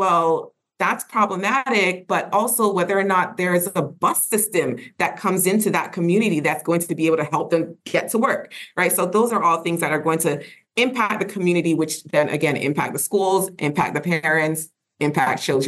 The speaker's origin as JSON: {"language": "English", "region": "Florida", "country": "United States", "said": "I'm from Florida where we don't have a good transportation system."}